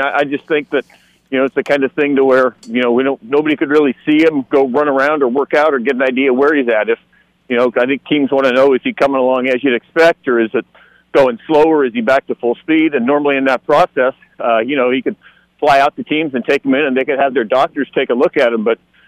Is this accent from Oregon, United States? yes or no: yes; Portland, Oregon, United States; Oh, I grew up in Portland. I went to Jesuit up in Portland and got involved in journalism there.